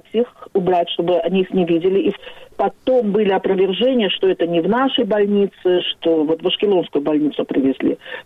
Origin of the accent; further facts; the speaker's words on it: Baku, Azerbaijan; now in Israel; Я из Баку, да, я из Баку.